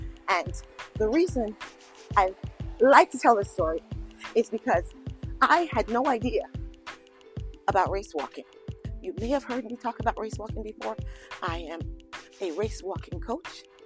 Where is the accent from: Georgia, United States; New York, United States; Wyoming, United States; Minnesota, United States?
New York, United States; for those of you who don't know, I'm from New York. We walk very fast in New York.